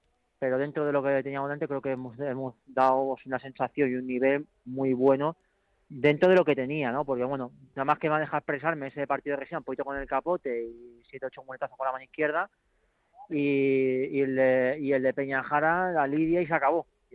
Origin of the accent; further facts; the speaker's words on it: Barcelona, Catalonia, Spain; Tenía el corazón aquí, pero también un poquito con la mente en mi tierra, ¿no? Barcelona